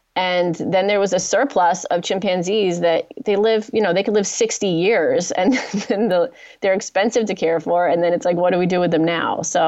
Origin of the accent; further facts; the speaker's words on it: United States; So am I, and I'm an American.